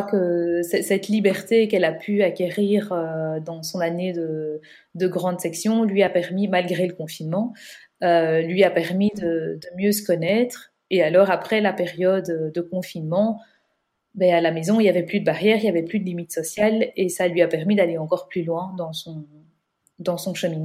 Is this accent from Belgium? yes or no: yes; Belgium; on est belge